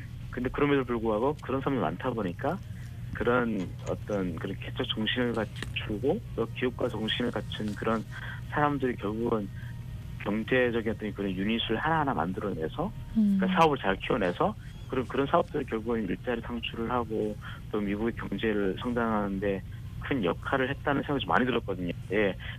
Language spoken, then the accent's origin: Korean; North Korea; now in South Korea; 제가 그 북한 출신 북한 탈북자 청년으로서